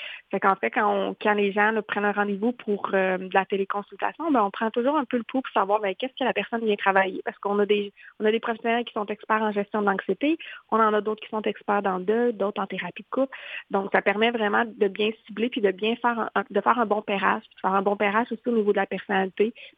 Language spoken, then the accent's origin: French; Quebec, Canada; moi, je suis originaire d'une région éloignée de la Abitibi-Témiscamingue